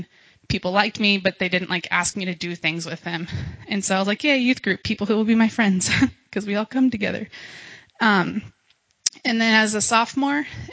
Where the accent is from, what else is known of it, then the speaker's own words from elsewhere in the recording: Omaha, Nebraska, United States; I'm originally from Omaha, Nebraska. I was born into a family of Nebraska nice people.